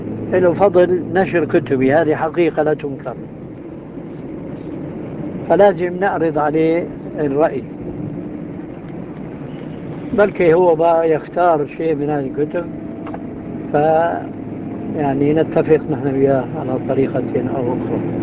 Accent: Damascus, Damascus Governorate, Syria; moved away; أنا ما هاجرت من دمشق إلى هنا

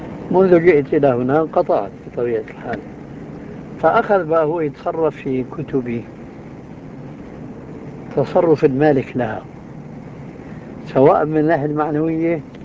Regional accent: Damascus, Damascus Governorate, Syria; moved away; أنا ما هاجرت من دمشق إلى هنا

